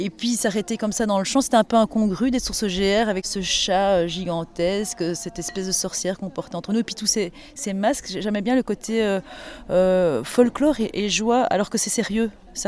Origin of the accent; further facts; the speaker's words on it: Brussels, Brussels-Capital Region, Belgium; je suis bruxelloise, donc je suis en Belgique.